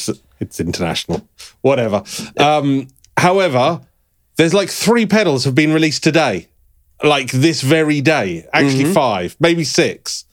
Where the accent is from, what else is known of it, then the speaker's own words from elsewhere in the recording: United Kingdom; And as a British man, I had never tried iced tea.